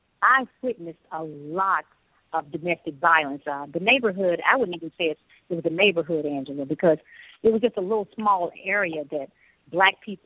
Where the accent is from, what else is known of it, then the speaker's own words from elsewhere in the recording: Akron, Ohio, United States; born there; I was born in Akron, Ohio